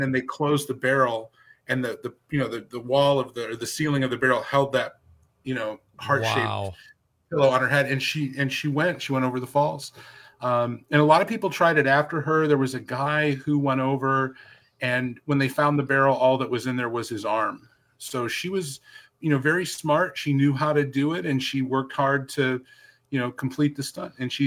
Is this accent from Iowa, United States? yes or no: no; Frankfort, New York, United States; born or raised there